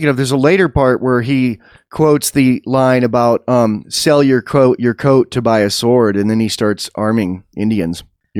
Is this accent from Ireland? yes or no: yes; Ireland; I'm Irish. I can say that.